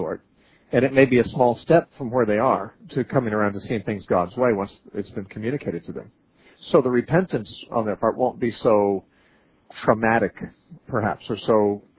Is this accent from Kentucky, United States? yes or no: no; Santa Cruz, California, United States; Let's talk next to Mikos, who's calling from Santa Cruz, California, my hometown.